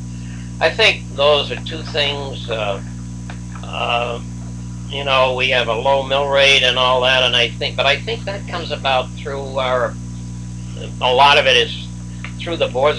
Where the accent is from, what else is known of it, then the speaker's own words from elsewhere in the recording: Canada; accent: French Canadian; he picked up my French Canadian accent